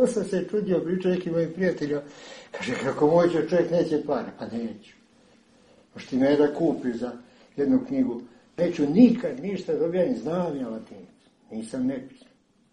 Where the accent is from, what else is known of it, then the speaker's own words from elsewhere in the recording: Serbia; Ali mi smo Srbi